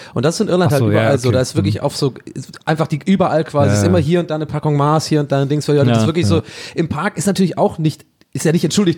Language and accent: German; Tübingen, Baden-Württemberg, Germany; now in Berlin, Germany; aber kennt ihr noch, bei uns in Tübingen gab es diese Komposthaufen.